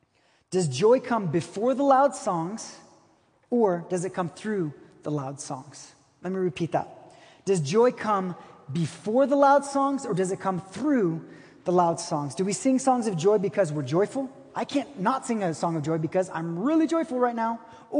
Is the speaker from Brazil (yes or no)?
yes; Brazil; I grew up in Brazil. I love soccer.